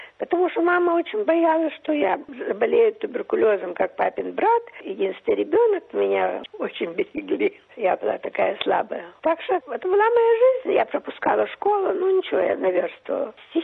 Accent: Shanghai, China; now in Australia; Я выросла в Китае. Мои, может быть, самые счастливые годы были в Шанхае.

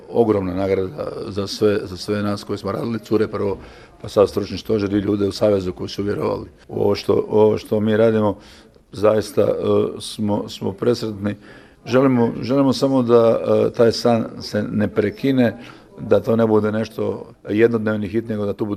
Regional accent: Croatia; Mi smo Hrvati specifični, to svi znamo.

